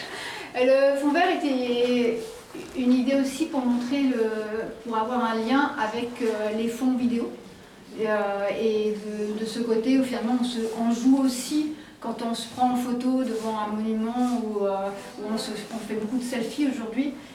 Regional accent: Valais, Switzerland; En tant que Valaisanne, hein, il y a le glacier du Rhône.

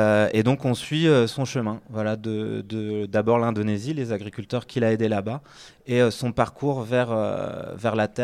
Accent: Quimper, Brittany, France; je suis né, j'ai grandi à Quimper. Je suis un citadin. Mes parents ont grandi à Paris et sont venus s'installer en Bretagne.

